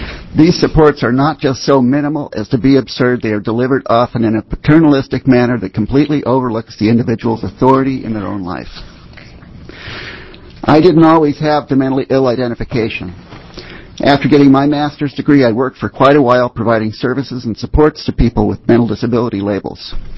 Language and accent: English; Portland, Oregon, United States; I'm from Portland.